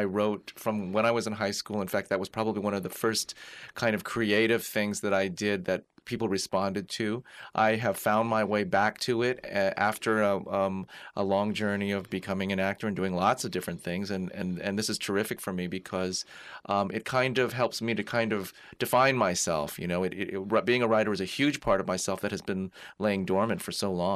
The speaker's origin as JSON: {"language": "English", "town": "San Francisco", "region": "California", "country": "United States", "tie": "born or raised there", "said": "So growing up in San Francisco was probably a lot like growing up for any gay teen or gay child anywhere in the country."}